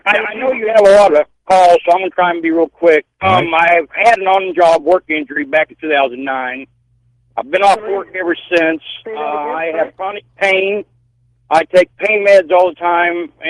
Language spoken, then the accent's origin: English; Kansas, United States; I am from up north, yes. I'm from Kansas.